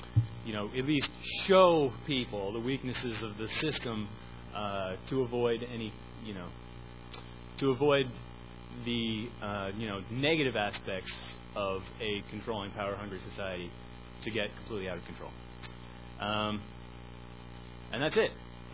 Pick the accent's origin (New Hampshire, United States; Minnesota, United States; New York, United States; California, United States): New York, United States; Shoreham; if I go out to Long Island, okay, I'm from Shoreham in Long Island. A little town, we got a nuclear power plant.